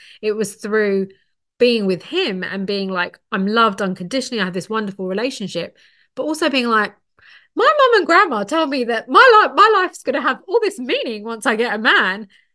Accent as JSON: {"language": "English", "region": "London", "country": "United Kingdom", "said": "I was working in London. I come from London originally."}